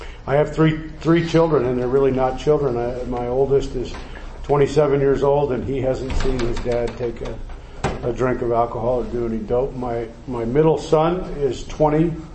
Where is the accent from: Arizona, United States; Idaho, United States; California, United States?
Arizona, United States; Scottsdale; And I grew up in Scottsdale. My dad was a bartender. My mother was a waitress.